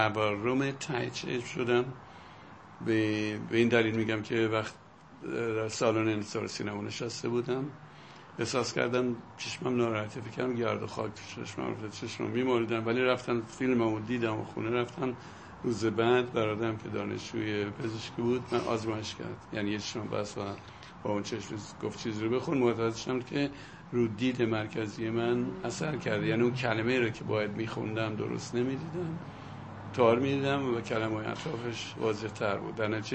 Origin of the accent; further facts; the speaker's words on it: Vanin, Isfahan, Iran; من در روستایی به اسم ونین متولد شدم، یکی از روستاهایی که در فاصله 12 کیلومتری اردستان قرار گرفته. اردستانم که فکر میکنم در جنوب شرقی اصفهان قرار گرفته، نزدیک کویره.